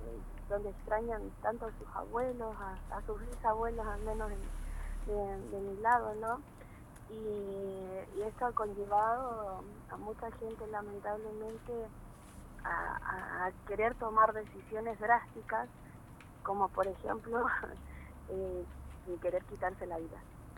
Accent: Chile; yo soy chilena, casada con un argentino y mis hijos son argentinos.

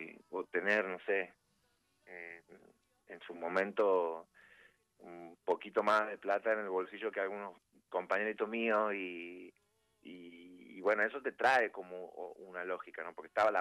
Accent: Santiago del Estero, Argentina; Yo soy de Santiago del Estero.

